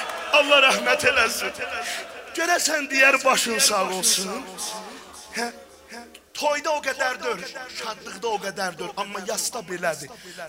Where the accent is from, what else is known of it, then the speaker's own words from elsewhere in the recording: Baku, Azerbaijan; Mən də Azərbaycandan, Bakıdan gəlmişəm, sizin qulluğunuzdayam.